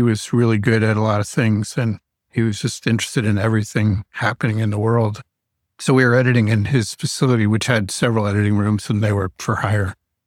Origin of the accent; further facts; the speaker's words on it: Washington, D.C. area, United States; also born or lived in Chapel Hill, North Carolina; And I was born in the university hospital there while he was getting his master's. And he graduated shortly after that, and we moved to the D.C. area.